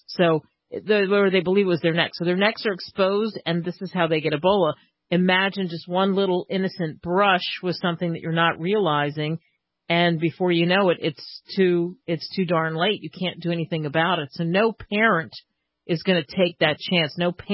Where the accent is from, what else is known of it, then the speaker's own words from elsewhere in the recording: Northeast, United States; Because growing up in the Northeast, my mind was that's exactly what it was.